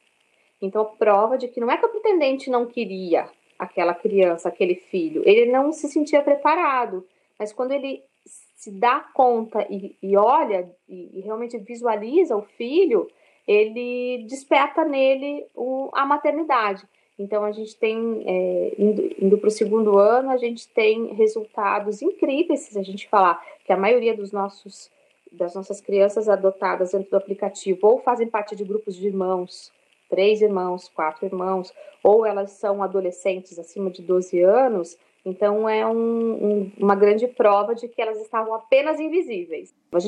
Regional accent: Paraná, Brazil; Eu moro em Curitiba, sou paranaense.

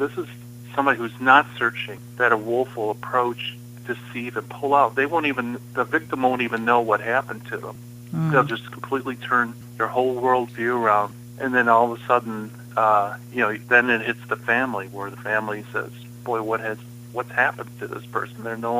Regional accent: Detroit, Michigan, United States; I come from Detroit, so we talk about like back-end engineering.

